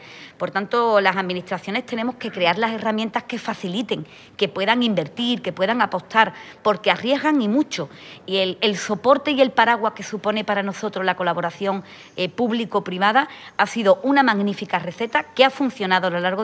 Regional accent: Sanlúcar de Barrameda, Andalusia, Spain; yo además que soy de Sanlúcar, claro, estoy aquí al lado. Soy casi vecina de Chipiona.

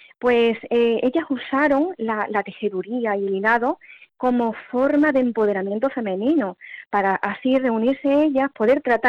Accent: Castilblanco de los Arroyos, Andalusia, Spain; Yo soy de Castilblanco de los Arroyos, tengo mi taller aquí en Castilblanco, en Castilblanco de los Arroyos

